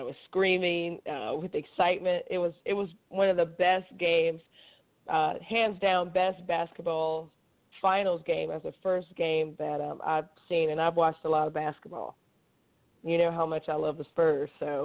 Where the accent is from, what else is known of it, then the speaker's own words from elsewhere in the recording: Roseboro, North Carolina, United States; I grew up in Roseboro, North Carolina, in eastern North Carolina, east of Interstate 95. Very proud of that.